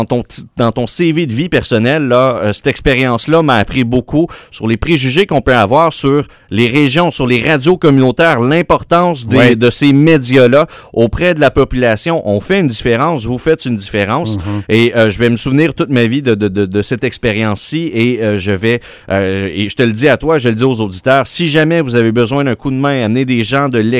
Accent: Quebec, Canada; Je viens de l'Outaouais. Je vais rester demeurer en Outaouais. Je ne vais pas être loin de ma famille.

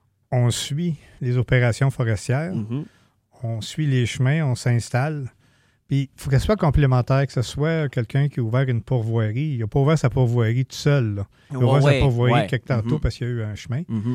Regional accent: Gatineau, Quebec, Canada; Moi, quand j'étais un urbain, je viens de Gatineau.

